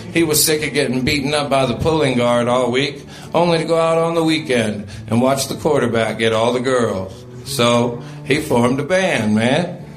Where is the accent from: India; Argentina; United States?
United States; Portland, Oregon; I come from Portland, Oregon, a band from my hometown, put out a song in the 60s